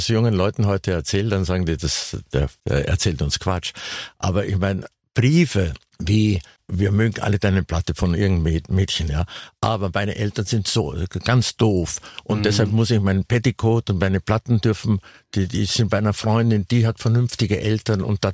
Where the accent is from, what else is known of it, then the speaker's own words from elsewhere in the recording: Austria; Ich bin in Österreich aufgewachsen.